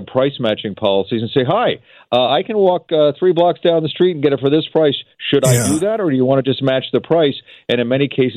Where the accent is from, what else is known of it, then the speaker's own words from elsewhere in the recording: Philadelphia, Pennsylvania, United States; Where I grew up in Philadelphia, absolutely.